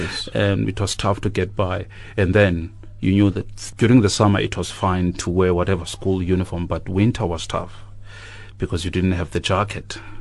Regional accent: Port Elizabeth, Eastern Cape, South Africa; I come from Zwide Township, which is in Port Elizabeth, or just outside of Port Elizabeth.

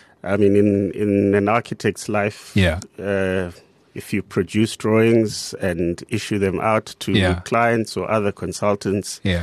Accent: Bulawayo, Zimbabwe; Yeah, so I grew up in Bulawayo in Zimbabwe.

